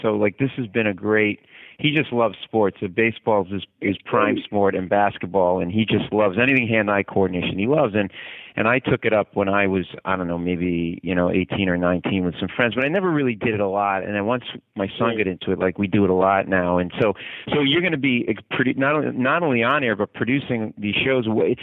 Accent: Rhode Island, United States; I'm a Celtics fan. I grew up in Rhode Island, so I'm a Celtics fan.

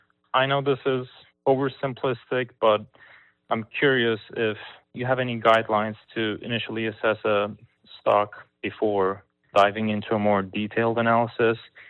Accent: Kansas City, United States; I'm from Kansas City, and I'm interested in investing long-term.

